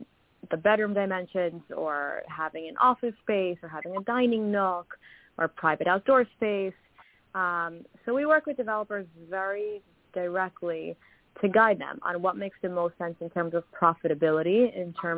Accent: New York City, New York, United States; I grew up in Queens, so I know the Queens market pretty well.

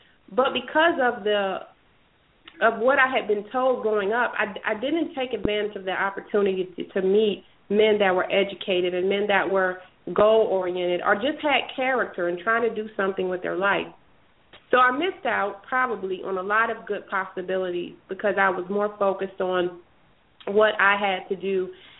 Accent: the South, United States; and I grew up in the South by my grandmother

